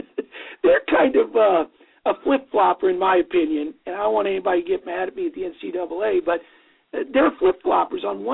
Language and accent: English; Jasper, Indiana, United States; You know, we're both from Jasper, Indiana, so that's tough.